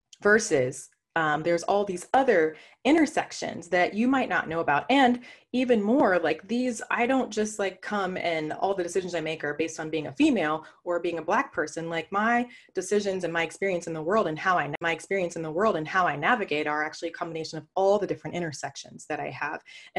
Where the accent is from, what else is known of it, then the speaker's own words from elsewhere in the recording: Midwest, United States; I'm in Southern California, I grew up in the Midwest, I'm educated.